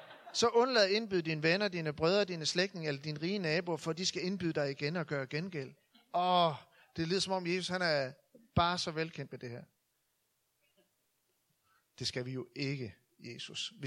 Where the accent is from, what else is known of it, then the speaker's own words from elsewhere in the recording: North Denmark Region, Denmark; jeg kommer jo fra Nordjylland og vokser op i et præstehjem